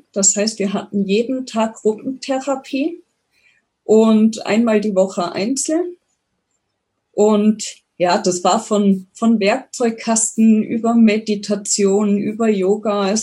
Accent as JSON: {"language": "German", "region": "Rhineland-Palatinate", "country": "Germany", "tie": "born or raised there", "said": "aufgewachsen bin ich in Rheinland-Pfalz, in der Nähe von Koblenz."}